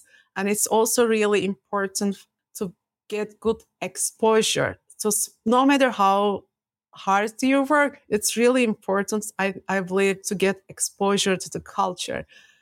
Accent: Turkey; also born or lived in Belgium; So in Belgium, I don't remember going to Turkey, but I grew up in Turkey.

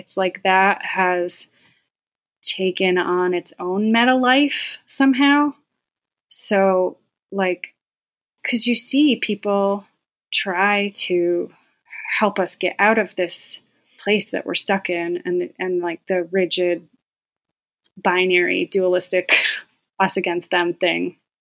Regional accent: New York, United States; halfway between here and my hometown on Cuba Lake, near halfway up Cuba Lake.

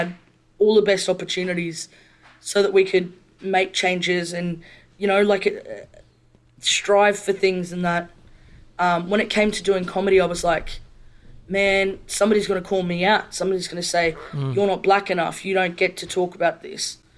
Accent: Brisbane, Queensland, Australia; I grew up in Brisbane. There was no blackfellas here.

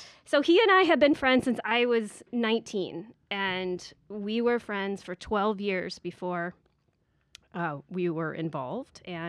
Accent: Iowa, United States; Well, I was born and raised in Iowa in a very small town. Go Hawkeyes.

